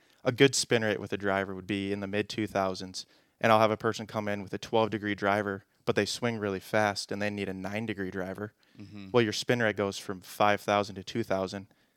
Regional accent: Apple Valley, United States; It's interesting because I grew up in Apple Valley, and so we lived next door to a guy who played quite a bit of golf.

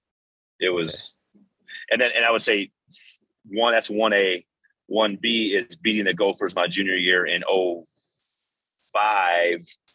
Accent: South Dakota, United States; now in Minnesota, United States; So I grew up in South Dakota, we can Duck Duck Goose, but yeah.

